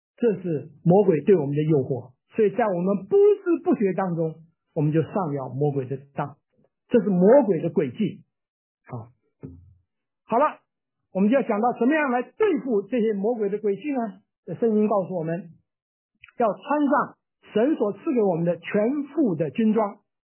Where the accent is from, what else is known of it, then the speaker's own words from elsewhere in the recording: Taiwan; 我还记得我当兵的时候，我从台湾来